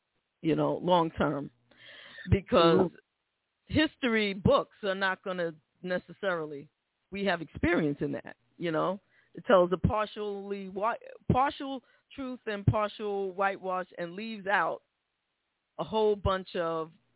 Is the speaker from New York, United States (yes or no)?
yes; Bronx, New York, United States; Yeah, I'm from the Bronx and, you know, DJing, that's where it came from